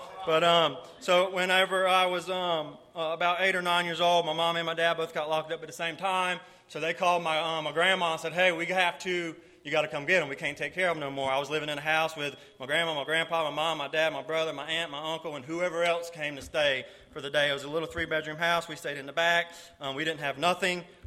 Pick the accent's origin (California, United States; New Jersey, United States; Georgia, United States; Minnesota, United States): Georgia, United States; I'm used to talking slow because I'm from South Georgia.